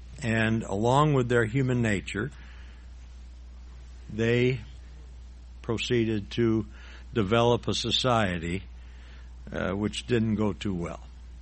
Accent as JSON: {"language": "English", "town": "Chicago", "region": "Illinois", "country": "United States", "tie": "born or raised there", "said": "I grew up around the Chicago area, in the suburbs of Chicago."}